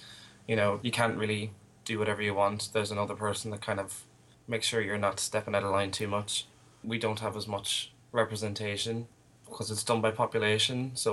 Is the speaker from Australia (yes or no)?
no; Ireland; I'm from Ireland.